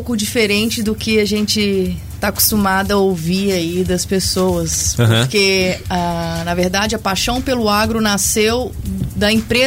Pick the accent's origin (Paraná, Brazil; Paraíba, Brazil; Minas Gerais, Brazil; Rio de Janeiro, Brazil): Minas Gerais, Brazil; Belo Horizonte; also born or lived in Governador Valadares / Indaiatuba; Eu sou de Governador Valadares, mas fui criada em Belo Horizonte. E morávamos no interior de São Paulo, em Indaiatuba.